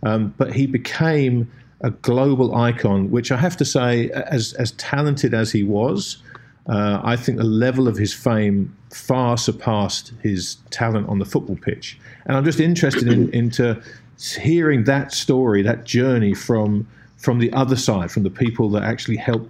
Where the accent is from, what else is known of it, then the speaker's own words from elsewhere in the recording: England, United Kingdom; to me as an Englishman